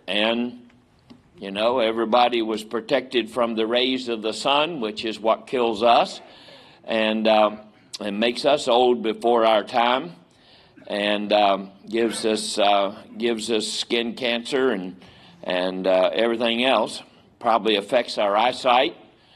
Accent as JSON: {"language": "English", "region": "West Virginia", "country": "United States", "tie": "born or raised there", "said": "I grew up down in West Virginia. My grandfather was a coal miner."}